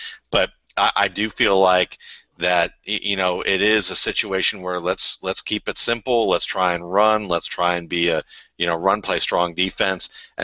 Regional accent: Cleveland, Ohio, United States; my cousin who lives in Cleveland, and I grew up in Cleveland

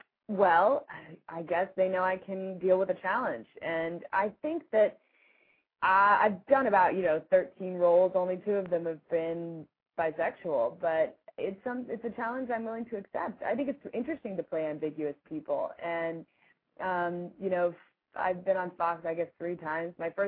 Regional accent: Ireland; Yeah, I'm Irish. I'm Irish.

